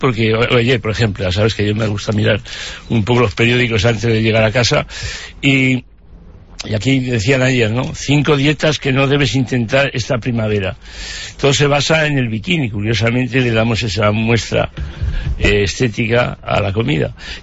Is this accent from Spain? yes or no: yes; Zaragoza, Aragon, Spain; en Aragón, volviendo a mi tierra, yo siempre intento hacer propaganda de Zaragoza, se me nota por el acento